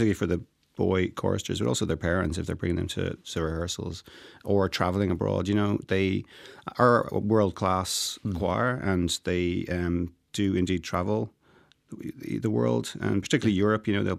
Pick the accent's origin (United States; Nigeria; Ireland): Ireland; Dublin, Leinster; Drumcondra is, yeah. I grew up on Clonliffe Road there, just beside Croke Park.